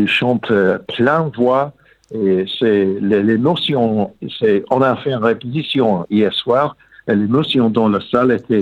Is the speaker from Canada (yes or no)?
no; England, United Kingdom; French is a second language; now in France; Alors, moi, je suis un Anglais.